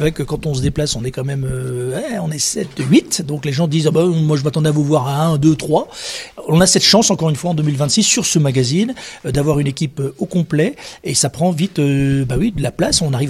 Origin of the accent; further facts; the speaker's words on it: Bourgogne-Franche-Comté, France; Moi, je suis jurassien, donc voilà, évidemment, j'ai une appétence particulière pour le Haut-Jura, voilà, où j'ai de la famille.